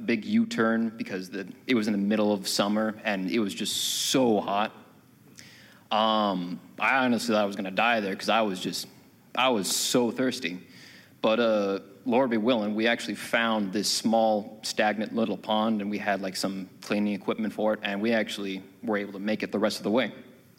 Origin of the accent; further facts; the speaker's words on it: California, United States; So I've come a long way, not because I'm from California.